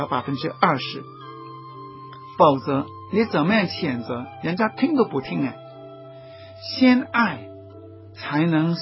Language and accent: Chinese; China; 我是中国人，我可以欣赏美国人，欣赏印度人